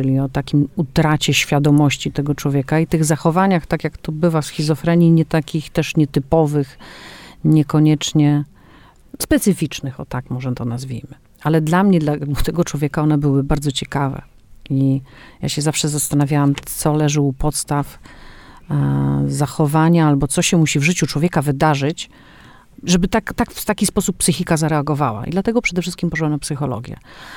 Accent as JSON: {"language": "Polish", "region": "Pomeranian Voivodeship", "country": "Poland", "said": "wyprowadziłam się na Warmii i Mazur, chociaż jestem z Kaszub."}